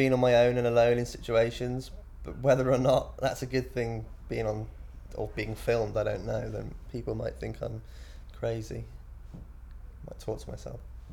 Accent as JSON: {"language": "English", "town": "Shrewsbury", "region": "West Midlands", "country": "United Kingdom", "tie": "born or raised there", "said": "And yeah, so I grew up in Shrewsbury, Shropshire. You ever been to Shropshire?"}